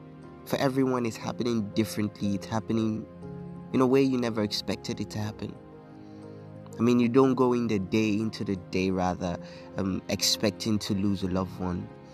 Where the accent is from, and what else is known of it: Nigeria